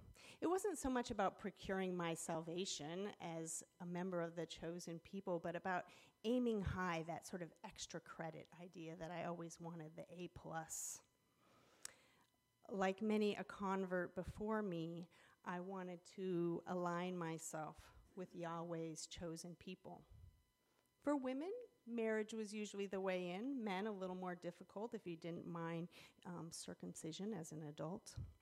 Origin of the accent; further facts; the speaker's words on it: Montana, United States; also born or lived in Idaho; Many of you know that I grew up in Montana. I was not actually born there. As I said on the retreat, I was born in Idaho because we lived very close to the border.